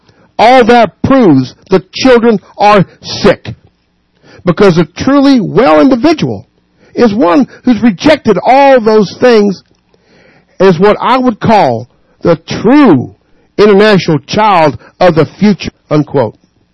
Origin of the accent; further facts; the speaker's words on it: United States; Nationality. I'm American, boy.